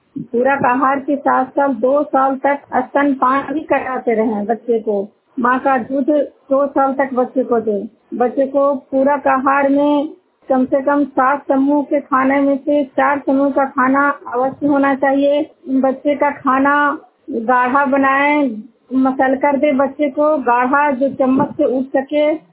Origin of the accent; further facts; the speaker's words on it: Guniyar, Bihar, India; मैं नालंदा जिला हिलसा प्रखंड के गुनियार गांव की निवासी हूँ।